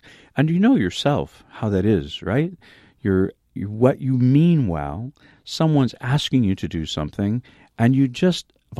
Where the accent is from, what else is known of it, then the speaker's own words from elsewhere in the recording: Fidalgo Island, Washington, United States; I grew up on Fidalgo Island, and when I was a kid, there was a tiny country store nearby where I lived